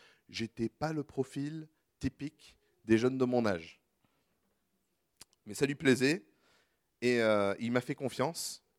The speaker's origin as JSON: {"language": "French", "country": "France", "tie": "born or raised there", "said": "Donc moi, j'avais grandi en France, je suis anglais d'origine"}